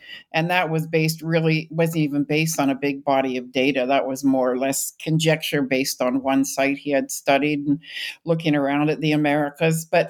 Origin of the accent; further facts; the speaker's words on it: British Columbia, Canada; moved away as an adult; I grew up in British Columbia. And in 1988, I was leaving British Columbia. I was a young, just newly divorced single parent with three kids.